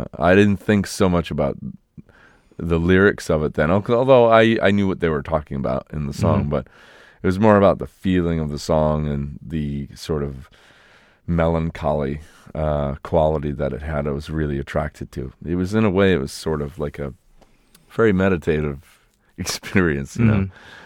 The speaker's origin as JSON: {"language": "English", "region": "New York", "country": "United States", "tie": "born or raised there", "said": "Yeah. Yeah. Troy, Albany and Saratoga Springs, that area"}